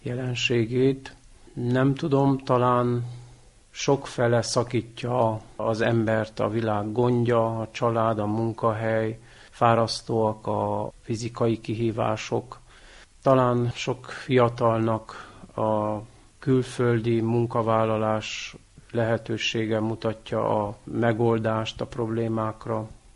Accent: Târnăveni, Mureș County, Romania; Nem származom egészen közelről, de kükülömenti vagyok. Dicső Szent Mártonban születtem, ott nőttem fel, ott végeztem iskoláimat.

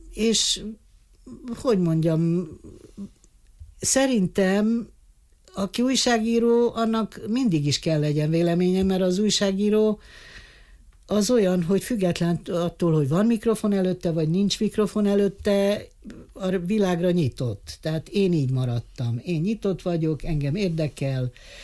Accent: Bistrița, Bistrița-Năsăud, Romania; moved away; also born or lived in Beclean; Na, szóval tény az, hogy Betlemben születtem, de talán olyan 5 éves korom tájékában már Besztercére költöztünk.

